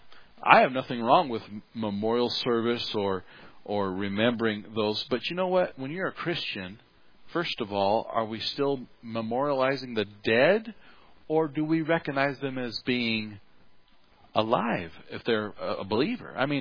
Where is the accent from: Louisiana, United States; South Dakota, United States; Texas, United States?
South Dakota, United States